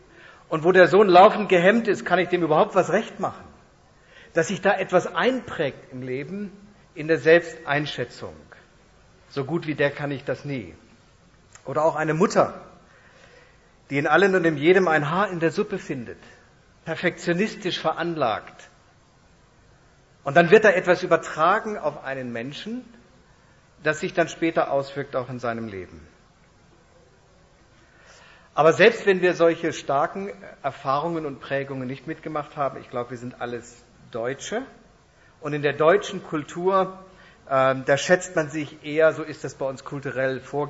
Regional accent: Germany; Ich habe Amerikaner beobachtet und wenn die über sich selbst gesprochen haben, da habe ich als Deutscher eine Gänsehaut gekriegt.

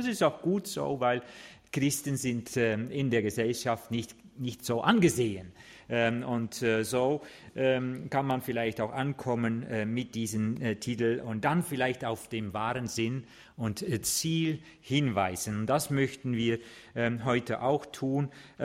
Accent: Netherlands; German is a second language; Das ist nicht leicht auszusprechen. Ich bin Holländer.

